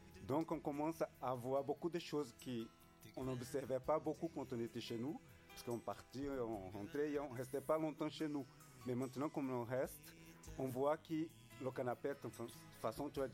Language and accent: French; Brazil; French is a second language; Alors moi, comme je suis brésilien, j'ai la chance déjà de faire des recherches et découvrir des chansons française.